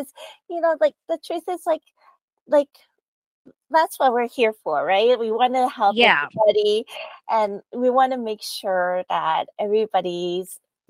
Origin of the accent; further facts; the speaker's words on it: Canada; I'm Canadian.